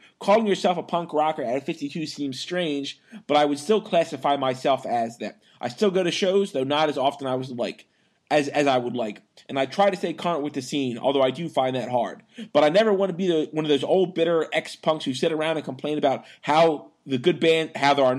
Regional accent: England, United Kingdom; moved away as an adult; now in United States; As you can probably tell, I'm old. 52 years, actually. I'm from England originally, but I have lived in the States since I was 21.

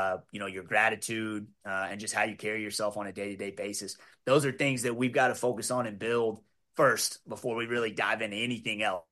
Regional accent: Texas, United States; I'm from Texas, so this was kind of an opportunity for me that was almost too good to be true. I mean, growing up here in this state

